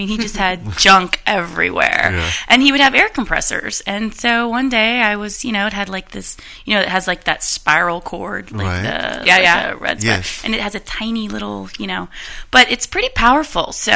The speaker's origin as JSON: {"language": "English", "region": "Florida", "country": "United States", "tie": "born or raised there", "said": "I grew up in Florida, and my grandfather was a major influence in my life."}